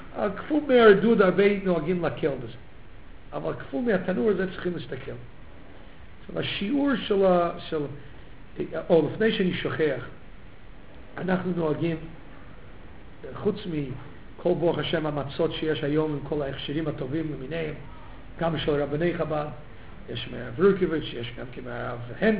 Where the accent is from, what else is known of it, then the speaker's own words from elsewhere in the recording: Canada; also born or lived in United States; אני גדלתי בקנדה, גדלתי בקנדה ובאמריקה.